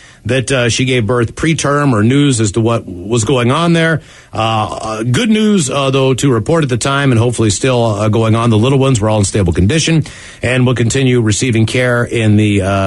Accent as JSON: {"language": "English", "region": "West Virginia", "country": "United States", "said": "So, West Virginia."}